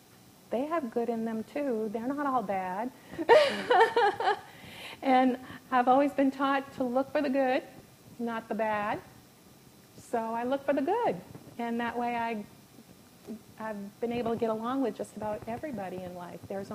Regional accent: West Groton, Massachusetts, United States; that's how I ended up growing up in the Congregational church, because when my parents moved to West Groton, they didn't have a Methodist church there

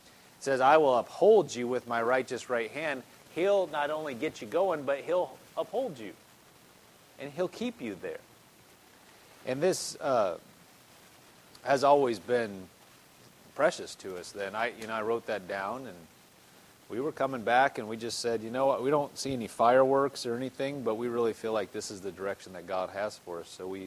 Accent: Nebraska, United States; My pastor from Nebraska, like me, the pastor I had in Lincoln, Nebraska

